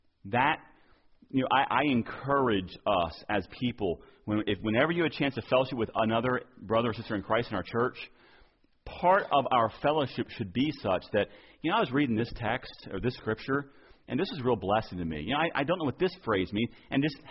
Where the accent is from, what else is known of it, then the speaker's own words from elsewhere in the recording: Southern United States, United States; My wife and I grew up in churches in the South